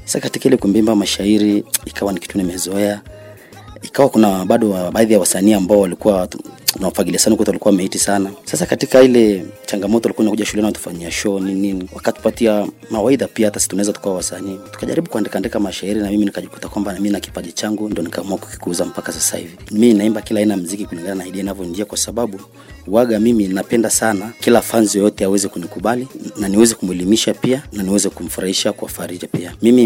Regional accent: Tanzania; now in Kenya; Mimi ni Mtanzania toka Bongo.

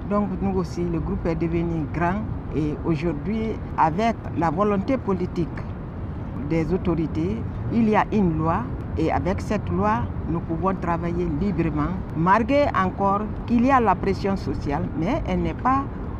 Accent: Guinea; Je viens de la Guinée-Conakry, mais je suis installée dans la préfecture de Guéquédou.

